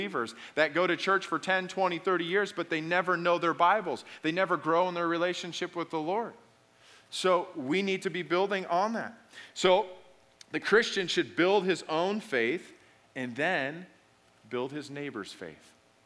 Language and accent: English; Alaska, United States; I grew up in Alaska. I remember waiting at the bus stop. It was like 40 below zero.